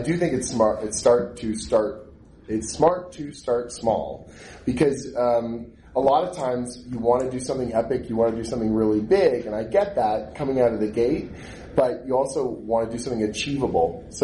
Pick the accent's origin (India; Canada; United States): Canada; I am Canadian though.